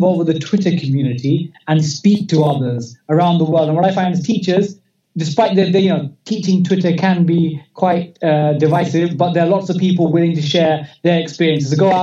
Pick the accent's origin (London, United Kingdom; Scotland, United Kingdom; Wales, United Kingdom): London, United Kingdom; Growing up in East London, I played against Jermaine Defoe for England International at schools level.